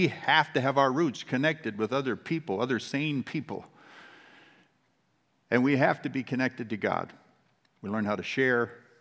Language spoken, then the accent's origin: English; California, United States; So I grew up in the San Joaquin Valley, this large valley over 400 miles long, 150 miles wide in California.